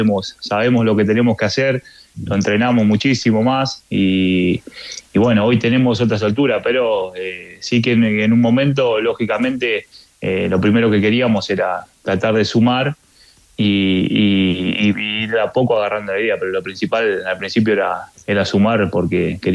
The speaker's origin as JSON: {"language": "Spanish", "country": "Argentina", "said": "yo vengo de Argentina que también pasan hechos de violencia así"}